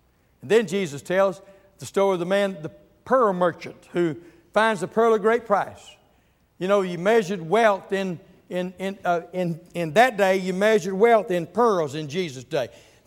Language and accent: English; Mississippi, United States; Growing up in Mississippi, Trent, we would lay out a ball field.